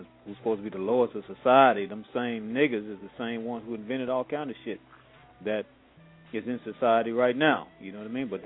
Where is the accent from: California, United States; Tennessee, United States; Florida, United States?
Tennessee, United States; also born or lived in Mississippi / Arkansas / Alabama; I'm from the South and Tennessee originally, but my family lived all around Mississippi, Arkansas, all through there, Alabama.